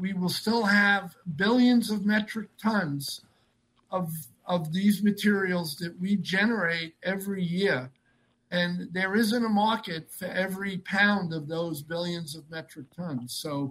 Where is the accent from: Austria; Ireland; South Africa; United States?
United States; East Coast; Think about, I grew up on the East Coast.